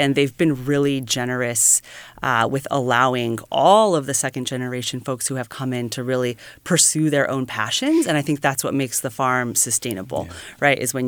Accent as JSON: {"language": "English", "region": "New Mexico", "country": "United States", "tie": "born or raised there", "said": "I had a friend who was an intern at the farm who I grew up with in New Mexico"}